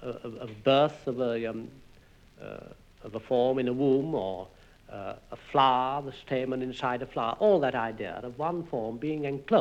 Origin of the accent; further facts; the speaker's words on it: Castleford, Yorkshire and the Humber, United Kingdom; born there; Well, I was born in a little mining town, Castleford, about 10 miles south of Leeds. A small town with a concentrated industrial atmosphere.